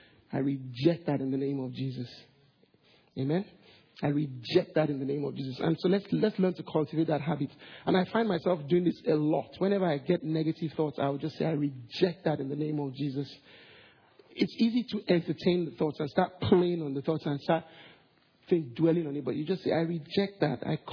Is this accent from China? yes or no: no; Nigeria; So it just looked, in a way, suspicious that I was applying for a visa as a boy, as a Nigerian.